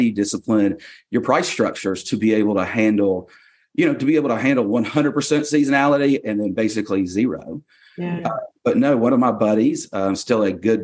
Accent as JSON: {"language": "English", "town": "Birmingham", "region": "Alabama", "country": "United States", "tie": "born or raised there", "said": "But I grew up in Birmingham, Alabama. We had a condo down in Destin, or multiple condos growing up."}